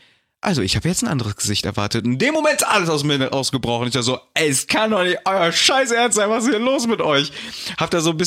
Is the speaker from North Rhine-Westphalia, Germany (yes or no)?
yes; Düsseldorf, North Rhine-Westphalia, Germany; born there